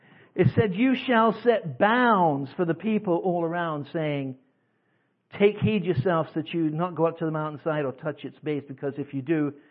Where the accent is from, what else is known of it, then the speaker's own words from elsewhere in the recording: England, United Kingdom; now in United States; I am an immigrant. I came here from England. I came with my family because we wanted to come to the land of opportunity.